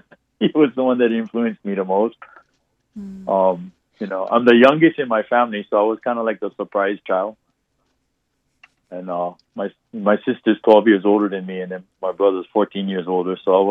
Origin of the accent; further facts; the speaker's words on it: Kuliouou, Hawaii, United States; Kulio'o was like country. You know, we all kind of knew each other. The whole valley kind of knew who was who.